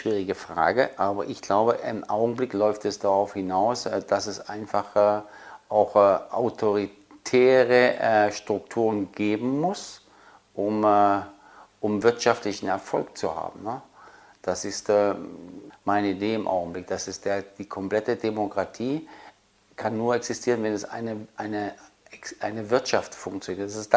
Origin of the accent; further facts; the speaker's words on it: East Germany, Germany; weil ich bin halt groß geworden in der DDR, wo der Staat sich fast um alles gekümmert hat, auch für junge Menschen.